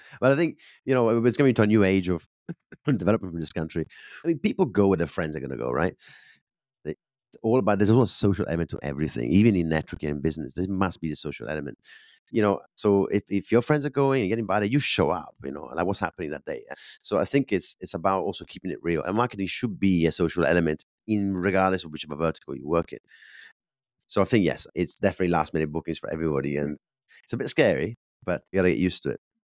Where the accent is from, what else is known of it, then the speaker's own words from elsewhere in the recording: Sicily, Italy; English is a second language; So when they ask me where I'm from, I say, I'm actually, you know, from Sicily.